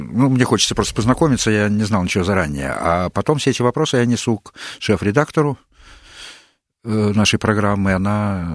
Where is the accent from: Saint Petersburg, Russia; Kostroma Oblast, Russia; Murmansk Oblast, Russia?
Saint Petersburg, Russia; Я выехал из Ленинграда, простите, тогда так назывался мой родной город. Сейчас он уже Санкт-Петербург.